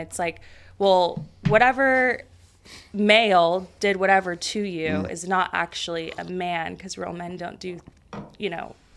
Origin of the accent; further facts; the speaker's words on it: Roseville, California, United States; I'm from Northern California, Roseville. It's about 30 minutes north of Sacramento, suburban area. Yeah, so I grew up there.